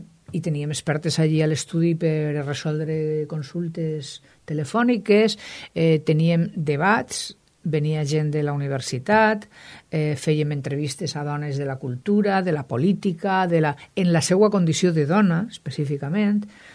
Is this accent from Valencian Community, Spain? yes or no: yes; Alicante, Valencian Community, Spain; A mi me donava molta ràbia com a alacantina